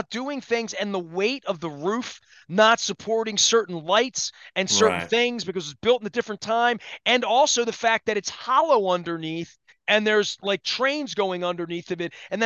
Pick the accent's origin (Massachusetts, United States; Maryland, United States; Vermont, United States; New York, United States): Maryland, United States; Baltimore; I'm from Baltimore. I recognize all this. I lived in downtown Baltimore for 20 years.